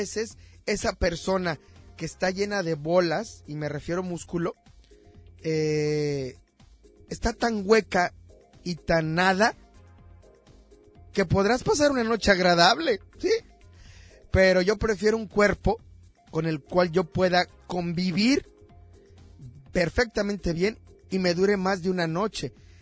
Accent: Tamaulipas, Mexico; Yo soy de Tamaulipas, me da vergüenza.

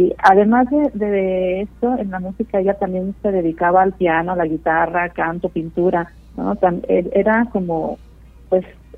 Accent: Guadalajara, Jalisco, Mexico; como tapatía

